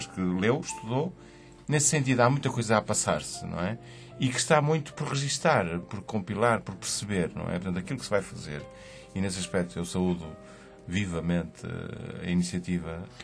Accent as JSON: {"language": "Portuguese", "region": "Porto", "country": "Portugal", "said": "eu sou do Porto, o Paulo também é do Porto"}